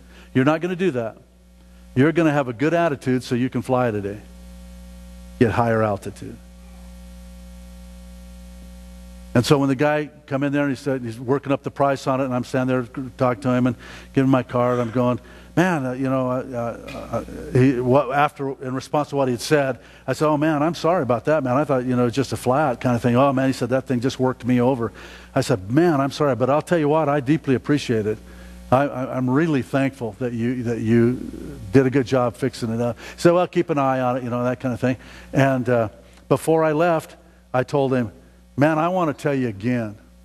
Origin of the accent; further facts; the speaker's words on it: United States; I'm thinking, you know, I'm an American.